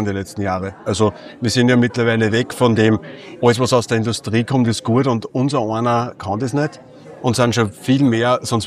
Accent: Pechgraben, Upper Austria, Austria; Im Pechgraben, wo ich herkomme

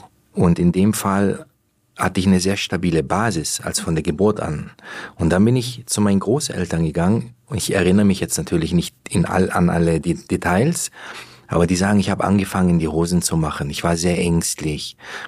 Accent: Antakya, Hatay, Turkey; also born or lived in Aalen; ich bin geboren in Aalen 1976. Mit ein Jahr und ein paar Monaten haben mich meine Eltern nach Antakya, in dem Erdbebengebiet heute, Hatay, da haben sie mich zu meinen Großeltern gebracht.

